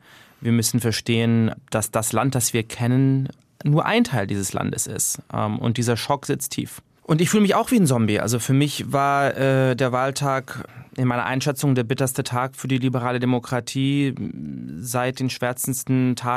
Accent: Germany; born there; Ich bin jüdisch, meine Eltern sind in Polen aufgewachsen, dann dort rausgeschmissen worden. Ich bin in Deutschland geboren, aber habe mich nie ganz zugehörig gefühlt. Ich bin geboren 1982

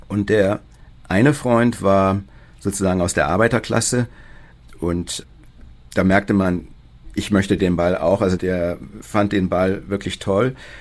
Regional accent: Hong Kong; also born or lived in Bonn, Germany / Paris, France; Also ich bin in Bonn geboren, aber habe dann nur die ersten 6 Wochen meines Lebens verbracht. Ich wurde dann gleich in ein Flugzeug gesteckt und wir flogen nach Hongkong, wo ich aufgewachsen bin und 6 Jahre verbracht habe.

